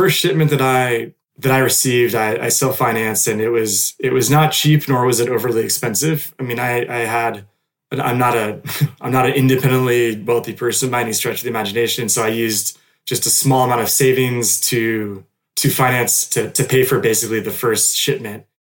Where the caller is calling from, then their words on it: France; I'm speaking from France.